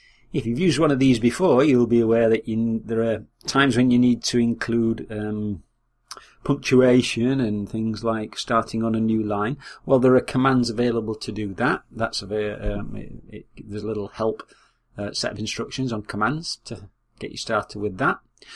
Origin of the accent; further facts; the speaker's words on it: Yorkshire and the Humber, United Kingdom; accent: Yorkshire; I selected UK English, but it was nevertheless able to translate my Yorkshire accent into written text.